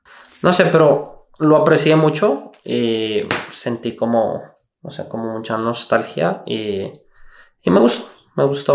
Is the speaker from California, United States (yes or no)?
no; Houston, Texas, United States; born there; Bueno, nací en Houston. No soy de Houston. Y la primera vez que he ido a Houston desde que nací, que fue hace 36 años, fue el fin de semana pasado.